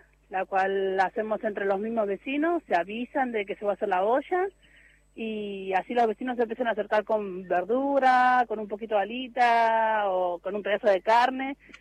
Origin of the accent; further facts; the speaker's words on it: Guernica, Buenos Aires Province, Argentina; Sí, soy de acá de Guernica, soy.